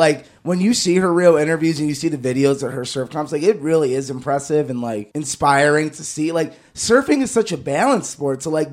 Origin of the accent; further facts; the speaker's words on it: Midwest, United States; I mean, we're from the Midwest, so we don't have a lot of those.